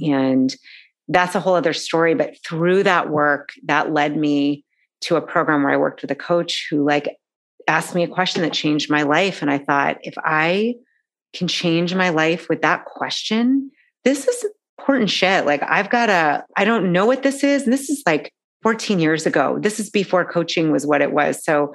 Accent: Boston, Massachusetts, United States; I grew up in the Boston area.

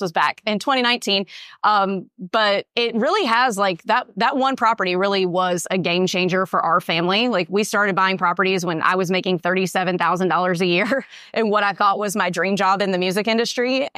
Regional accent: Mississippi, United States; I'm from North Mississippi, so I've vacationed in the Smokies my whole life.

